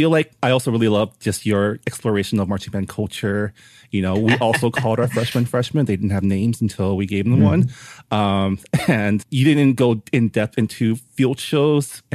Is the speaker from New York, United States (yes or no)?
no; California, United States; I grew up in the San Gabriel Valley, you know, until even with college, because the UC system here is also very, very diverse.